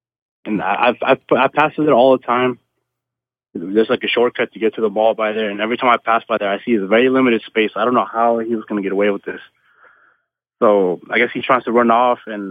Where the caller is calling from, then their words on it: Las Vegas, Nevada, United States; Brian, it's your favorite caller for After Dark … from Las Vegas.